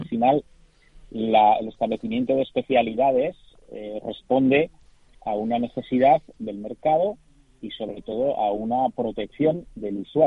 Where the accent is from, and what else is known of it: Spain